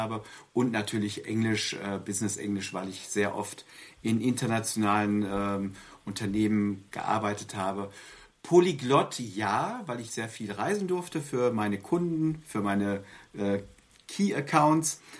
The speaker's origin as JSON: {"language": "German", "town": "Bochum", "region": "North Rhine-Westphalia", "country": "Germany", "tie": "born or raised there", "also_born_or_lived": "Madrid", "lives_now": "Essen, Germany", "said": "ich bin in Madrid geboren, aber in Bochum aufgewachsen, lebe jetzt in Essen, das hast du ja schon erwähnt. Also ich spreche fließend und kann in den Sprachen auch Trainings geben und Coachings, Deutsch und Spanisch, natürlich meine Muttersprachen und dann Französisch, weil ich dort 8 Jahre"}